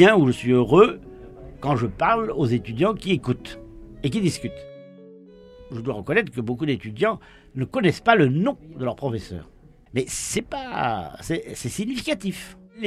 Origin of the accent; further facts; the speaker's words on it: Brittany, France; Moi, je viens du Morbihan.